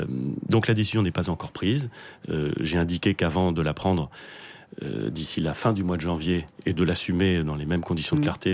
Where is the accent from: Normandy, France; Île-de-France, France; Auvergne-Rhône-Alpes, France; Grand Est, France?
Normandy, France; Que je suis normand.